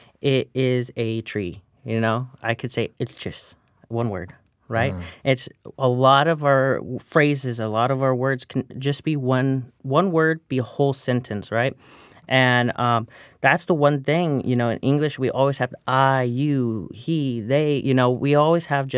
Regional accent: California, United States; Yeah, so I grew up in the Sempasquale Band of Mission Indians, Indian Reservation. And so I'm around it all the time.

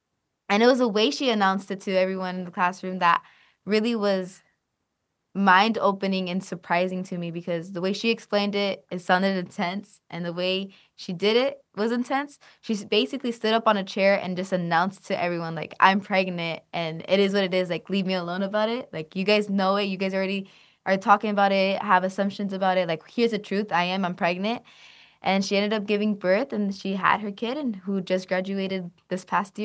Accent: Calexico, California, United States; I lived in Calexico. I grew up in Calexico. So being close to the border

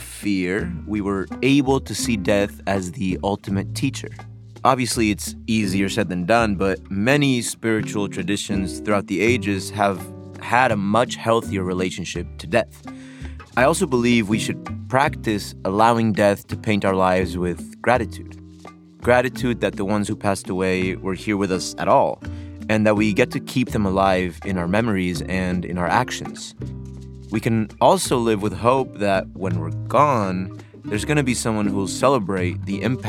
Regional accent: Mexico; the religion I was born into, I never grew up celebrating Día de Muertos, but I was always, growing up in Mexico, very drawn to it

